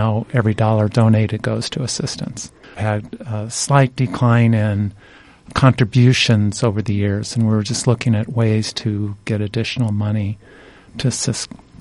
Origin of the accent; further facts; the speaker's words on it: Iowa, United States; I'm from Iowa originally, so yes, I like it here.